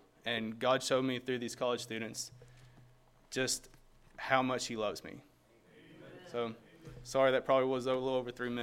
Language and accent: English; Hope, Arkansas, United States; I'm originally from Hope, Arkansas, which is the southwest corner, you know, Arkansan.